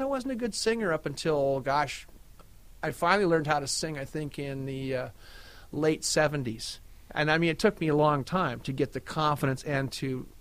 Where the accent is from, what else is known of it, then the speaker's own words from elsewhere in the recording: California, United States; Growing up in San Diego County, inland about 4 or 5 miles, I actually lived in Rancho Santa Fe, which is a very wealthy community now